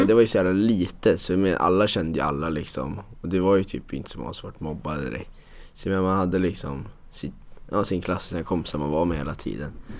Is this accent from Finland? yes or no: no; Alunda, Uppsala County, Sweden; Ja, jag kommer från Alunda heter det.